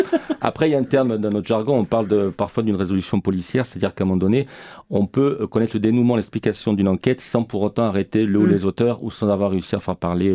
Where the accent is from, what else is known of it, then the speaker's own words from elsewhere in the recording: Ajaccio, Corsica, France; born there; Alors, je suis né en Corse il y a 60 ans, oui, à peu près.